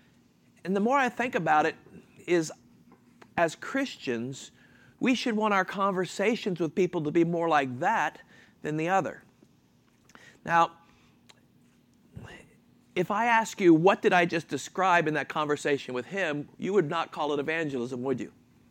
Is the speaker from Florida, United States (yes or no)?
yes; Miami, Florida, United States; now in Philadelphia, United States; I'm from Philadelphia. From Miami, but you know, I'm in Philadelphia now.